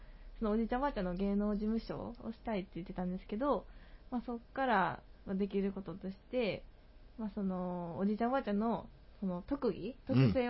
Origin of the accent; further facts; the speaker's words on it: Kyoto, Japan; 京都から来ました